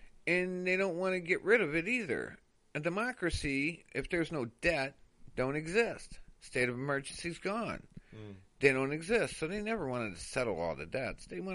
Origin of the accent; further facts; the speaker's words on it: United States; As an American, okay